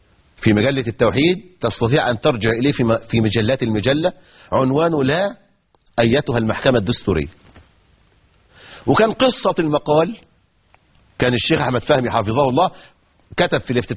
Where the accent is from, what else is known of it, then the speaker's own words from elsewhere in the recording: Egypt; كان من الممكن أن يصدر عندنا في مصر في 30 سنة الماضية